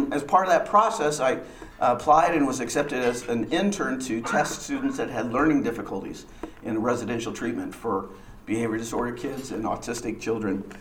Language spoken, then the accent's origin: English; Lawrence, Kansas, United States; I grew up in Lawrence outside of Kansas City, and I grew up in the context of a family-owned business.